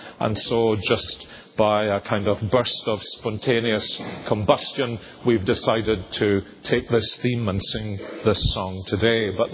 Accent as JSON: {"language": "English", "region": "Scotland", "country": "United Kingdom", "said": "even although as Scottish people we had devoted ourselves to smaller cars, to smaller spaces and so on"}